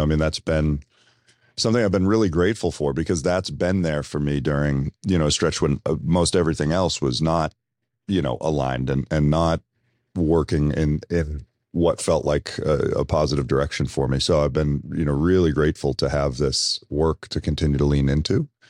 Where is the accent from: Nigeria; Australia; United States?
United States; Watertown, Massachusetts; And that's because I grew up in Watertown, Massachusetts, where we had the second highest concentration of Armenians in the country